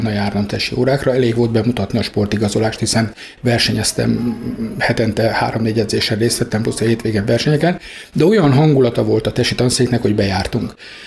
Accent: Kiskunhalas, Bács-Kiskun, Hungary; Én kiskunhalasi vagyok

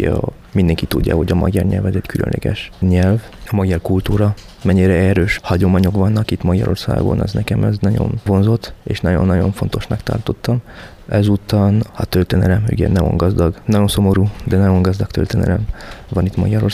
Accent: southern France, France; born there; accent: southern French; Hungarian is a second language; Szoktam hangsúlyozni, hogy milyen több kultúra Franciaország, és hogy nem ügyem, mert én például déli vagyok, Dél-Franciaországban születtem, a tájszólásom teljesen más, nagyon erős

